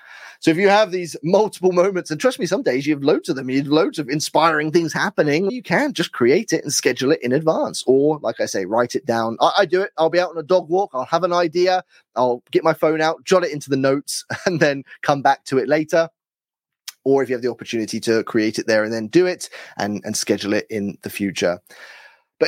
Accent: United Kingdom; You can tell I'm British.

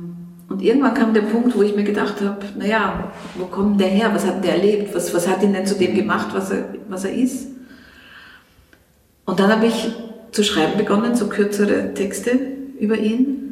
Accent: Russia; German is a second language; Also ich als Russin werde halt oft gefragt.

